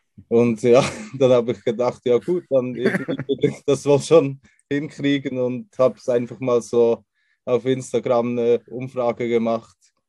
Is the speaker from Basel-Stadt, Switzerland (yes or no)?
no; Münchenbuchsee, Bern, Switzerland; born there; now in Solothurn, Switzerland; Nee, geboren bin ich in der Nähe von Bern, in München-Buchse. Okay. Und okay. Bin jetzt seit einem Jahr, eineinhalb Jahre circa in Solothurn.